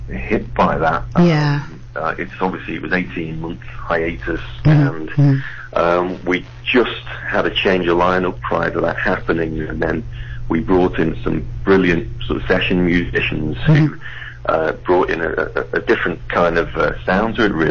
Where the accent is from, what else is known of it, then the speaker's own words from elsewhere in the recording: North West England, United Kingdom; All local lads. I'm from the Wirral myself.